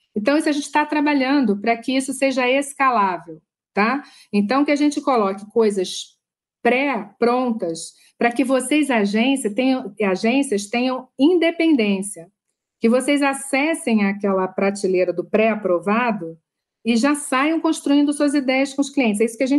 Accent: Rio de Janeiro, Brazil; porque eu sou carioca

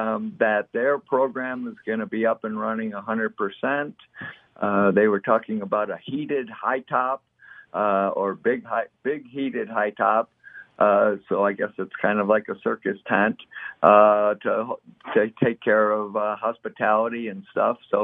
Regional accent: Detroit, Michigan, United States; now in Colorado, United States; Well, as a kid, we used to do goof around sailing, but nothing serious. And then I moved out away from the Detroit area to Colorado in the mountains.

